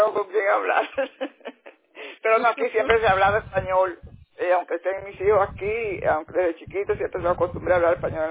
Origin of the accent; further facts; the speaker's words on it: Cuba; born there; Soy cubana de nacimiento.